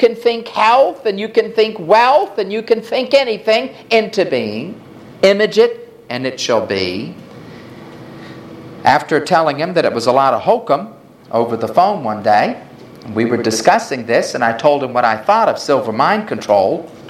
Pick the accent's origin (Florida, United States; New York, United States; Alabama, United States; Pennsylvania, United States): New York, United States; New York City; Since I come from New York City